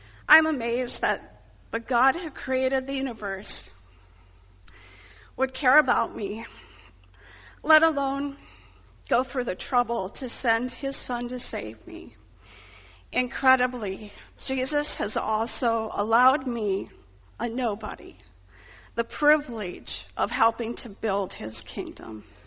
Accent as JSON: {"language": "English", "region": "Michigan", "country": "United States", "tie": "born or raised there", "said": "You see, in my home state of Michigan, it is very common for people to believe that it is their baptism that gets them into heaven."}